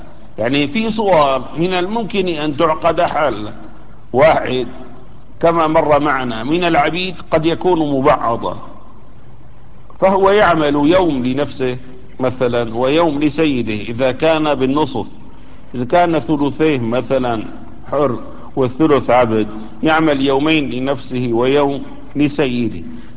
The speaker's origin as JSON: {"language": "Arabic", "town": "Damascus", "region": "Damascus Governorate", "country": "Syria", "said": "مثلا عندنا في دمشق الان موجود هذا البلوك الاسمنتي او الفخاري"}